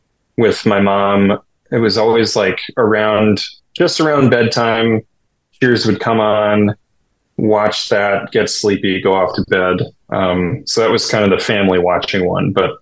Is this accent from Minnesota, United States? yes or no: yes; Minneapolis, Minnesota, United States; Oh, yeah. That was The Simpsons for sure.